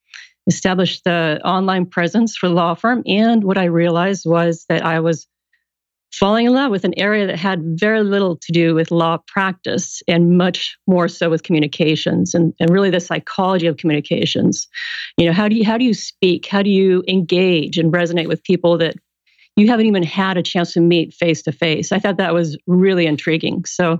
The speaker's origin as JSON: {"language": "English", "country": "Sweden", "tie": "born or raised there", "moved": "as an adult", "lives_now": "San Diego, United States", "said": "I am a Swedish transplant, now living here in San Diego with my husband and daughter, and I grew up in Sweden. I moved over to go to college"}